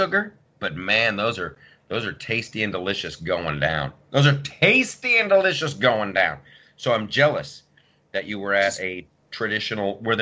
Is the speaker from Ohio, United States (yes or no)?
yes; Columbus, Ohio, United States; I grew up in Columbus, Ohio, but you guys knew that.